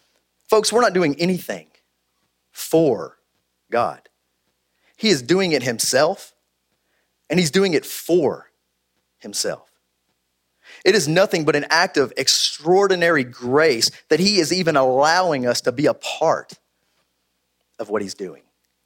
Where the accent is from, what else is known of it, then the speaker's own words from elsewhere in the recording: Winchester, United States; to add a third campus over in Winchester, which is my hometown.